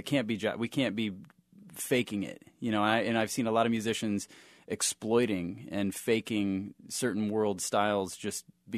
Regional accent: Kansas, United States; And I said, actually, man, I'm from Kansas. I'm from right here.

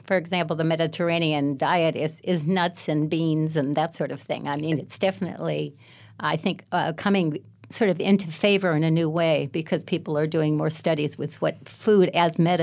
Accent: East Coast, United States; I grew up on the East Coast, and it really devastated the elm trees.

